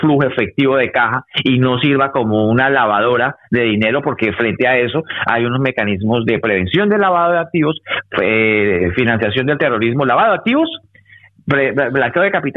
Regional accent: Colombia; moved away; Yo, como ya colombiano en el exterior, que llevo 18 años de migración

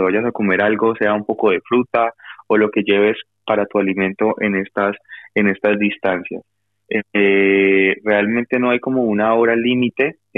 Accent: Colombia; now in United States; Yo tuve que salir de Colombia, yo estoy asilado aquí en Estados Unidos por muchos problemas políticos que tuve en mi país

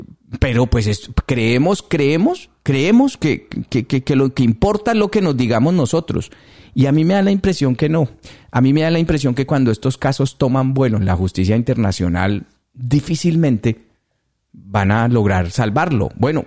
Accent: Colombia; a mí como periodista, pero sobre todo como colombiano.

